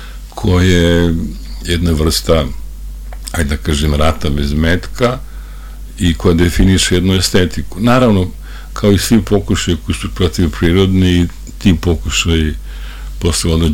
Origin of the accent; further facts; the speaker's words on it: Šumadija, Serbia; ja sam Šumadinac Gruženin